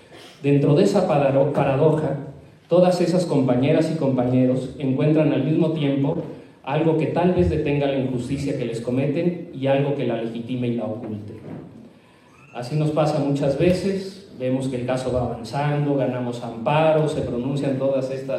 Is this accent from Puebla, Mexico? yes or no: yes; San Miguel Tzinacapan, Puebla, Mexico; así como lo diríamos allí, de donde somos, de San Miguel Sinacapan